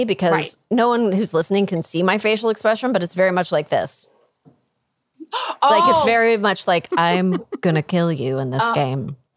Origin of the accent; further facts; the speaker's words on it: Canada; we're Canadian.